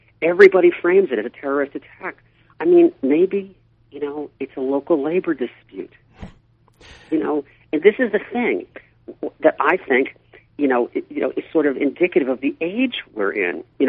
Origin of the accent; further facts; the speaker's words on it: New York, United States; now in California, United States; I may live in California, but I grew up in New York.